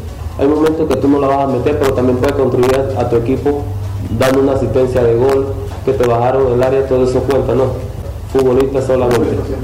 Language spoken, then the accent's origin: Spanish; Colombia; Bueno, sí, sabemos que vengo de Colombia